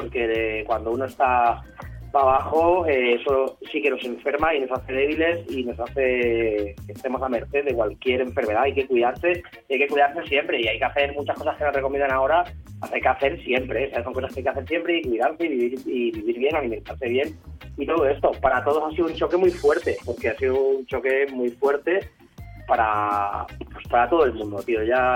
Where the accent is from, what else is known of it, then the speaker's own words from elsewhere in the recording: Valencia, Valencian Community, Spain; Y cayó en Valencia, nací en Valencia, estuvimos rulando y luego la vuelta a Valencia, con esta edad más o menos 8 o 9 años, ya no, nos instalamos allí